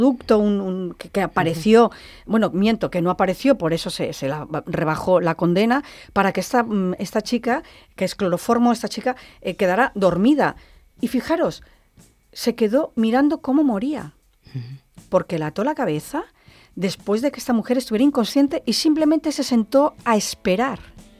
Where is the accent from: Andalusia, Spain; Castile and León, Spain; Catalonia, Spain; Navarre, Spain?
Castile and León, Spain; Valladolid; en Valladolid, que es mi tierra, es donde he nacido.